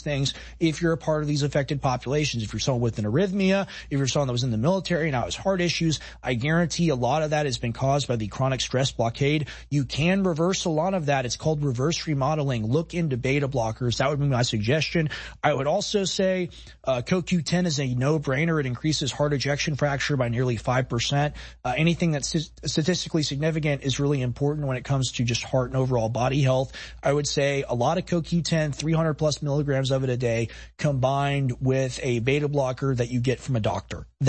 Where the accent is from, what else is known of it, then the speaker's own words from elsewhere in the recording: United States; I'm an American. I got red blood.